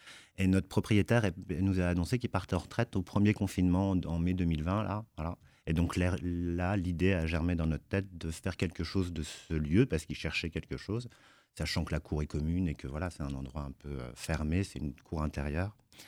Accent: Grand Est, France; Je viens de Meuse et je suis arrivée à la fac.

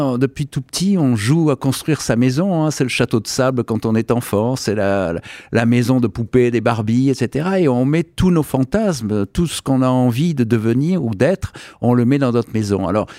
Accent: Marseille, Provence-Alpes-Côte d'Azur, France; now in Nancy, France; J'habite Nancy, pas depuis toujours, parce que je suis, vous allez l'entendre, je suis un peu marseillais, je suis marseillais d'origine, mais j'habite Nancy depuis une dizaine d'années.

